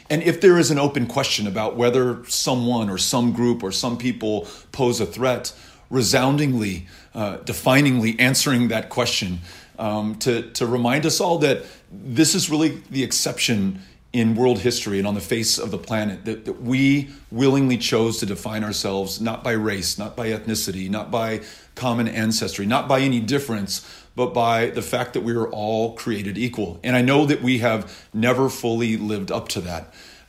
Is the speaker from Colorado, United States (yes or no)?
no; Texas, United States; And listen, I come from Texas and this is a very proud gun-owning state.